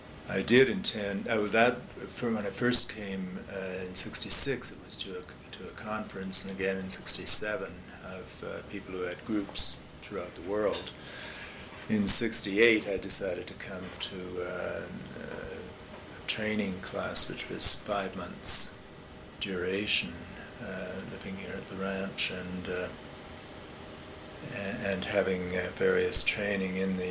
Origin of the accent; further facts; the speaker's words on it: Winnipeg, Manitoba, Canada; I come originally from Winnipeg, Canada.